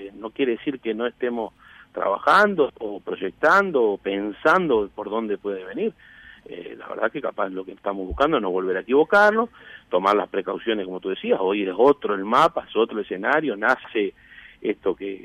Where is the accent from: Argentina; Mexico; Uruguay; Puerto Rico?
Uruguay; Salto; Yo soy salteño, tengo 46 años, hace 46 años que vivo en Salto.